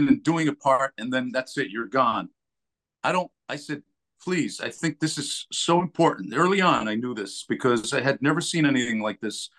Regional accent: New Jersey, United States; I grew up in New Jersey around the life, you know?

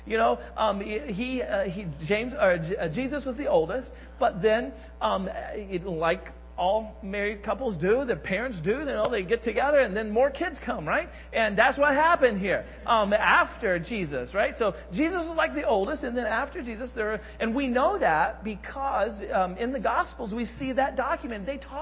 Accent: Modoc, Indiana, United States; And I know for me, growing up in Modoc, Indiana, we had 13 acres

